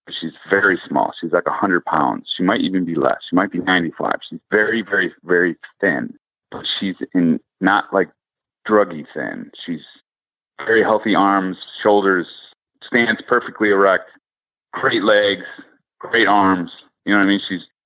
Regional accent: Westerville, Ohio, United States; We're from Columbus, Westerville, Ohio. And it's green, and there's tons of vegetation all over the place.

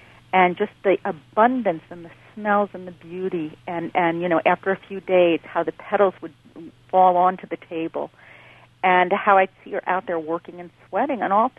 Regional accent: Dallas, Texas, United States; also born or lived in Cleveland / Rochester; I was born in Cleveland and raised in Dallas, Texas, but my real childhood I consider being in Rochester, New York.

